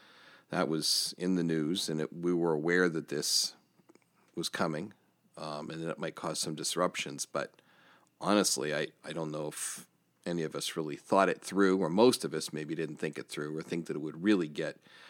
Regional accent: Johnstown, Pennsylvania, United States; we're not under a stay-at-home yet here in my hometown of Johnstown, PA

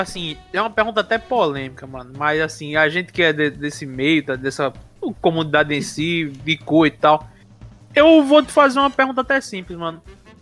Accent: Pernambuco, Brazil; Porque eu sou do Ibura. O lugar aqui é sinistro.

